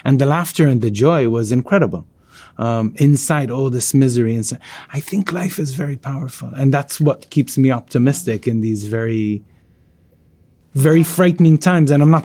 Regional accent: Palestine; I come from Palestine, so here was especially tormenting. I've lost friends. The situation back home is very, very dire

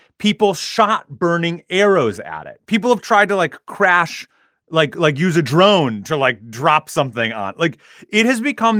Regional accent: Minneapolis, Minnesota, United States; I have a certain sense of guilt about not being back in my hometown, about not being back in Minneapolis.

